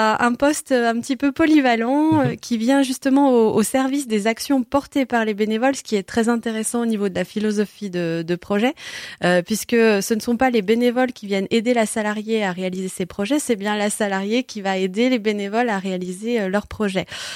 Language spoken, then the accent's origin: French; Saint-Cergues, Auvergne-Rhône-Alpes, France; Alors donc, moi je viens du nord de la Haute-Savoie, du côté d'Annemasse, de Saint-Sergue plus précisément.